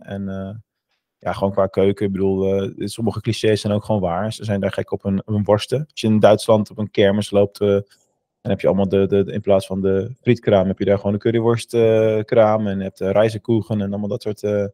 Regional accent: Rotterdam, South Holland, Netherlands; now in Limburg, Netherlands; In Noord-Holland heb ik gewoond, in Rotterdam waar ik vandaan kom en nu Limburg.

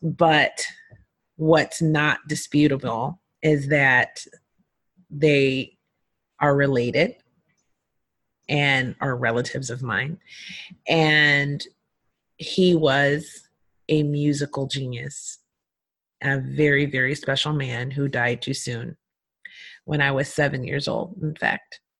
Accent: Philadelphia, Pennsylvania, United States; also born or lived in Hershey; On one hand, I was growing up in West Philly and in the city in a harsher environment. And on the other hand, I was growing up in an ideal, beautiful community in a small town in central Pennsylvania called Hershey

